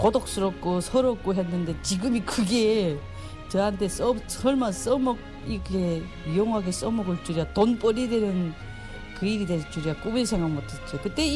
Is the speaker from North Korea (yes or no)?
yes; Chongjin, North Hamgyong, North Korea; 내 고향이 함경북도 청진이 나오더라고요. 진짜 내 살던 청진은 좋은 곳이었어요. 예, 바다가 끼어 있고 국경이 중국 국경, 러시아 국경이 다 끼어 있거든요.